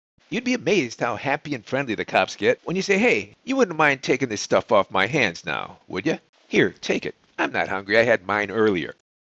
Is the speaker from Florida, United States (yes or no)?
no; Chicago, Illinois, United States; moved away; I mean, look, I'm from Chicago. Don't think that what's happening to Chi-Town isn't a bit painful for me to hear about.